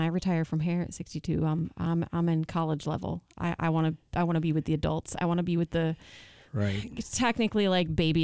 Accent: Hyannis, Massachusetts, United States; born there; See, I'm a Celtics fan, but that's because I was born in Hyannis, Massachusetts.

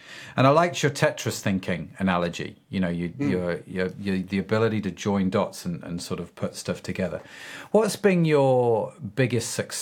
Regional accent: Derby, East Midlands, United Kingdom; I grew up in Derby, which is, you know, it's a very beige town in the middle of England.

